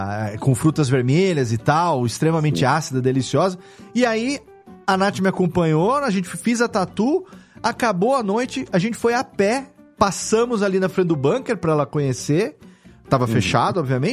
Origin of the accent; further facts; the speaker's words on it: São Paulo, Brazil; A gente é de São Paulo, né, que tem que falar um pastel e dois chopps.